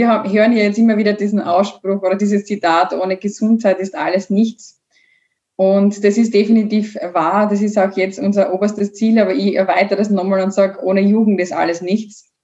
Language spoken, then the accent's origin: German; Bad Radkersburg, Styria, Austria; Ich komme ja aus Bad Radkersburg, wir haben einen großen Bereich rund um die Gesundheit, um die Kur- und die Reha-Betriebe.